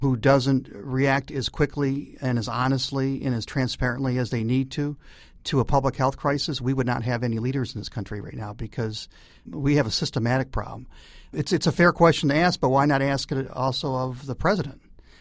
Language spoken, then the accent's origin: English; Detroit, Michigan, United States; I grew up in Detroit, on the east side of Detroit, not too far from Grosse Pointe.